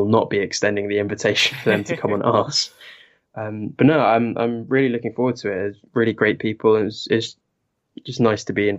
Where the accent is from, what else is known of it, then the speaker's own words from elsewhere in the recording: England, United Kingdom; you'd think that I probably am a Chelsea fan, what with the whole being English and everything.